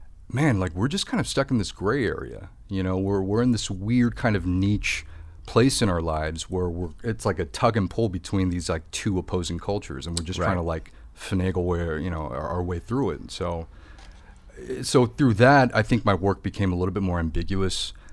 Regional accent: Midwest, United States; I grew up in the Midwest, so I think like I always felt a little out of place growing up

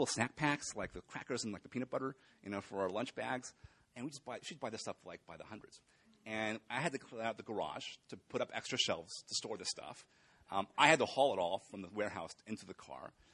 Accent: San Diego, California, United States; But the whole industry was started by Sol Price in my hometown, San Diego.

